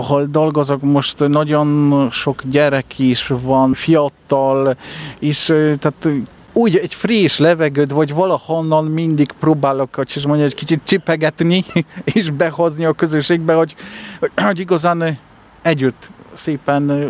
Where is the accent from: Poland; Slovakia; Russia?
Poland; Sanok, Subcarpathian Voivodeship; born there; Hungarian is a second language; Dél-keleti területre vagyok, igazán Szánokból születtem.